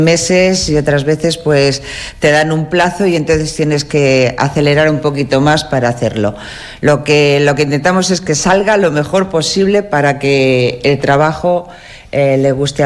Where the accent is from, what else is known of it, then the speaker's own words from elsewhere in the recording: Paredes de Nava, Castile and León, Spain; De Paredes de Navas.